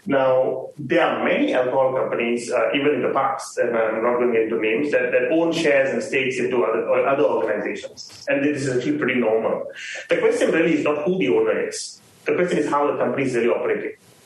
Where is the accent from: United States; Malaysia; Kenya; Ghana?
Malaysia; many other ingredients that we consume on a day-to-day basis, being Malaysian, right?